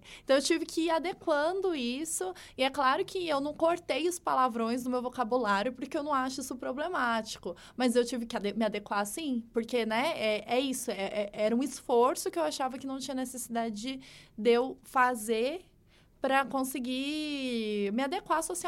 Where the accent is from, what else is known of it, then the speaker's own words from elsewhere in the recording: São Paulo, Brazil; now in Belo Horizonte, Brazil; quando eu vim para Belo Horizonte, eu vim do interior de São Paulo, mas em São Paulo a gente fala muito palavrão.